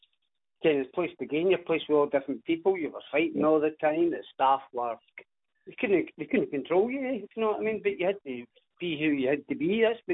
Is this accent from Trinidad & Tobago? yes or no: no; Glasgow, Scotland, United Kingdom; Again, I was growing up, so I'm from Glasgow, if you know what I mean.